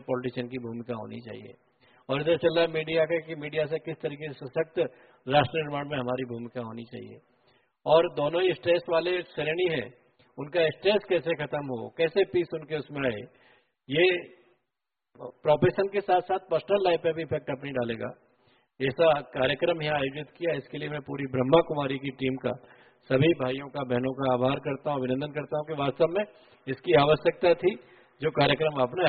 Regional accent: Bulandshahr, Uttar Pradesh, India; क्योंकि मैं बुलंदशहर से हूं और मेरा एरिया ज्यादातर गांव का एरिया है, अभी भी 90% आबादी गांव में ही रहती है मेरे क्षेत्र में।

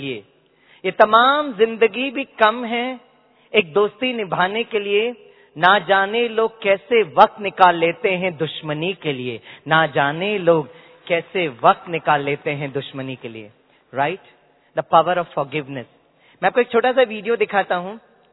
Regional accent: Mumbai, Maharashtra, India; हम मुंबई से आए हुए हैं, मुंबई के लोगों का एक संस्कार है रिटर्न टिकट बुक करने का

